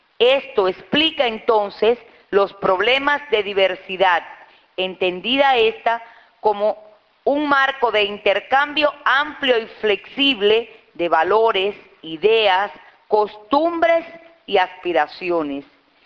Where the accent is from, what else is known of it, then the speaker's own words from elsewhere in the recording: Bayamo, Granma, Cuba; procedemos de Cuba, de la isla de Cuba, que ahí la ven, pero de una zona del oriente cubano. Esa marca que ven ahí es mi provincia, que es la provincia de Granma. Vivimos en la ciudad de Bayamo, una ciudad monumento